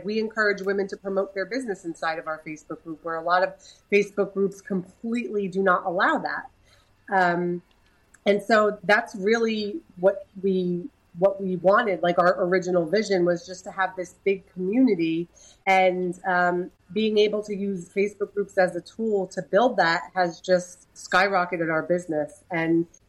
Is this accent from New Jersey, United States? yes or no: yes; New Jersey, United States; now in Orlando, United States; I'm in California at the moment, but we are originally from New Jersey. We live in Orlando